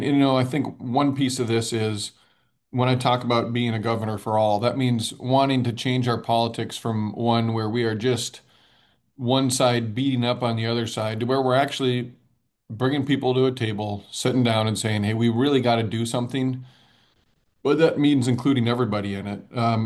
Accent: Decorah, Iowa, United States; When I was growing up in Decorah, we were always around the top in the country for education

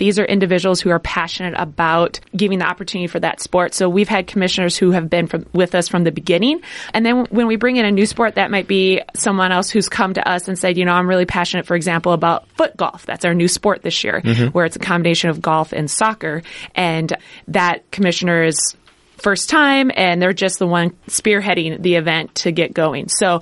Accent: Wisconsin, United States; And I grew up in Wisconsin, and so participated in the Badger State Games.

